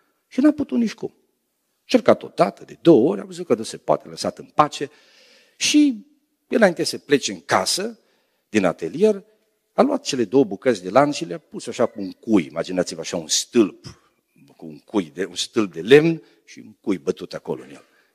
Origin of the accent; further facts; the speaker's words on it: Bihor County, Romania; acolo în părțile Biușului, unde am copilărit, în Bihor